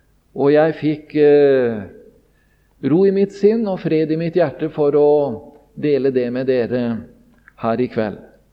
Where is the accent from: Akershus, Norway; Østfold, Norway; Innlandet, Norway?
Østfold, Norway; Sarpsborg; Jeg kommer opprinnelig fra Sarpsborg og ble omvendt til Gud og opplevde frelse da jeg var 16,5 år gammel.